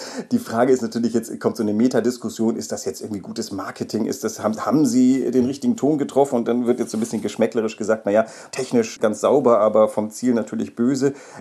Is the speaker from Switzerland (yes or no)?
no; Bavaria, Germany; Ich bin ja in Bayern groß geworden